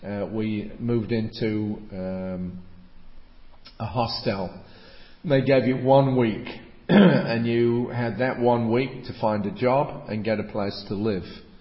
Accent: England, United Kingdom; now in Australia; I'm originally from England, so they were living in the northern England

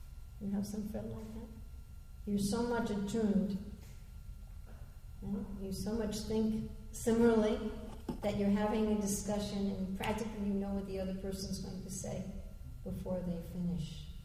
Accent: United States; And I was raised in America. I'm sure you could tell that after I said one or two sentences.

